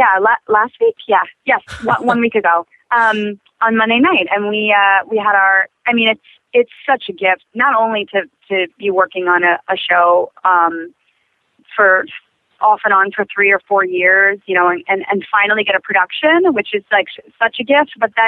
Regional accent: Maryland, United States; I'm from Maryland. I'm from Howard County, Maryland, outside of Baltimore, about 20 minutes.

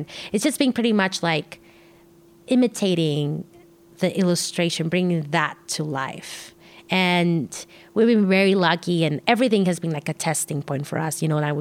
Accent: Tijuana, Baja California, Mexico; I grew up in Tijuana. And Tijuana is a big town, but becomes a small town because people from there, and I like that, hang out with the same friends since they were five.

